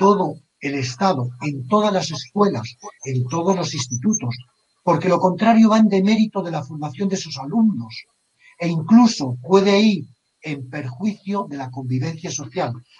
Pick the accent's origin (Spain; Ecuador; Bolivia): Spain; Gijón, Asturias; o para ponerlo en mi tierra, a Gijón, que también se va desde allí a las Américas.